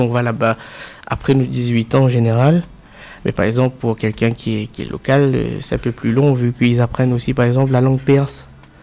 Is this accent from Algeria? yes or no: no; Réunion, France; Donc, pour faire court, il faut savoir que je suis né à La Réunion.